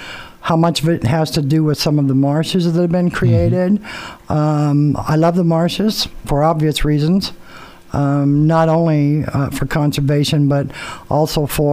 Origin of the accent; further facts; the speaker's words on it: Boone, Iowa, United States; also born or lived in Texas; Lifelong, yep. I was born in Texas, but that's a long story. Been here my whole life. Mom and dad were raised, dad in Fraser, mom in Boone. Went to school here, went to several different grade schools. Boone High graduate, 1971.